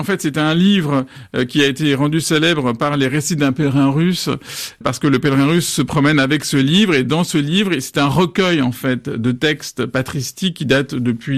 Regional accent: France; moi, je suis français. Je viens de cette culture cartésienne. En plus, je viens d'une éducation rationaliste, anticléricale, militante

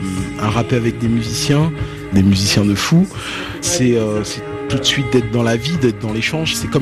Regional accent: Benin; je suis originaire du Bénin

